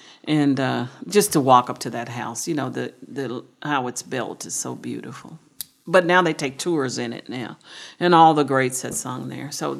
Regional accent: Oklahoma, United States; Well, I said, I'm from Oklahoma. I like ice everything.

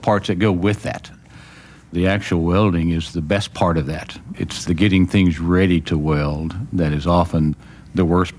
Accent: Tulia, Texas, United States; Growing up in Tulia, you kind of halfway spoke some sort of Spanish. It certainly wasn't grammatically or even King's English Spanish by any means, but went to Denmark and went to a Danish language school where everything was in Danish.

